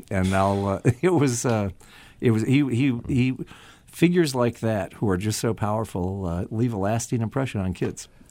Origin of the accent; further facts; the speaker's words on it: Detroit, Michigan, United States; Detroit, 7 miles in Southfield, Henry Ford High School.